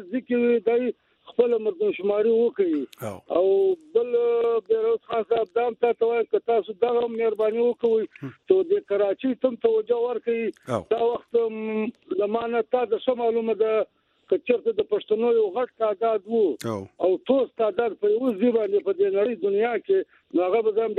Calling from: Dubai, United Arab Emirates; دلته زه د دوبۍ کې یم

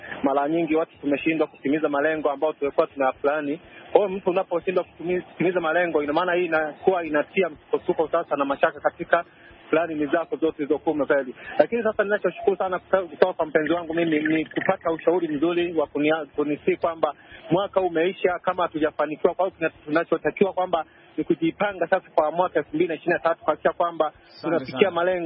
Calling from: Tanzania; kijana mpole Tanzania, natokea maeneo ya Kagongo Manispaa kama nchini Tanzania hapa.

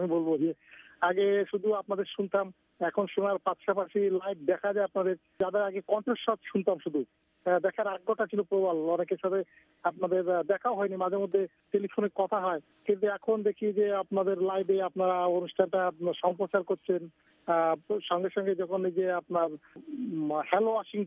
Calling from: Dacope, Khulna Division, Bangladesh; আমি খুলনার দাকপ থেকে আপনাদের সঙ্গে যোগ দিয়েছি।

